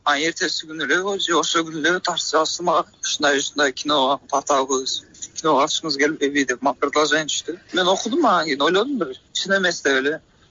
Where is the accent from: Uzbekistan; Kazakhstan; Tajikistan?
Kazakhstan; Astana; also born or lived in Kara-Kulja, Kyrgyzstan; Мен өзү Кыргызстандан, Оштон, Каракулжадан. А бирок мен Астанада, Казакстанда туулгам, ошол жакта окугам, 20 толдум жакында.